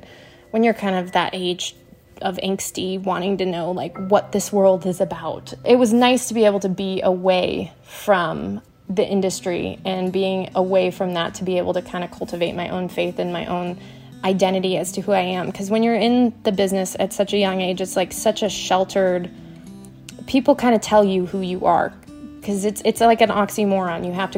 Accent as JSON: {"language": "English", "region": "Michigan", "country": "United States", "moved": "yes"}